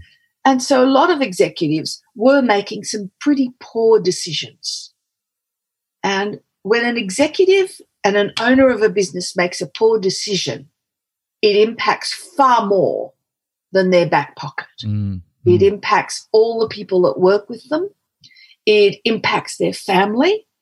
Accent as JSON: {"language": "English", "country": "Australia", "tie": "born or raised there", "also_born_or_lived": "Casablanca, Morocco", "said": "I'm from a migrant family. I was born in Casablanca, Morocco, and we came up to Australia in the late 1950s, very late 1950s. Yeah. And I went to school here, educated, but I've also lived overseas quite a bit."}